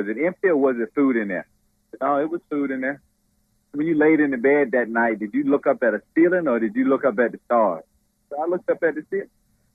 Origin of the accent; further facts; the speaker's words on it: Reedville, Virginia, United States; I am from Reedville, Virginia, Northumberland County. I am a farmer.